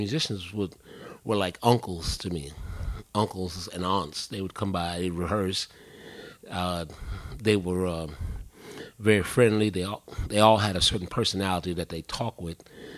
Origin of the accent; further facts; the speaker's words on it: Brooklyn, New York, United States; But growing up in Brooklyn, like I said, my father would always have rehearsals at the house.